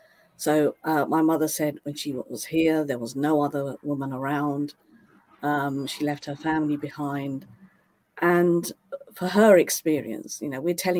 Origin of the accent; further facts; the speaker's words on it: Cambridge, East of England, United Kingdom; we grew up on Mill Road. So this is where Cambridge Central Mosque is, at the top of Mill Road. My father had his first house just off Mill Road, and I was born off Mill Road.